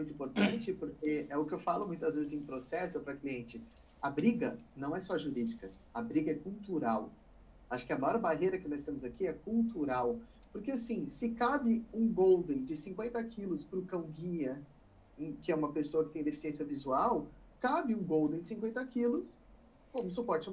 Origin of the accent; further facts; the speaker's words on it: São Paulo, Brazil; sou aqui de São Paulo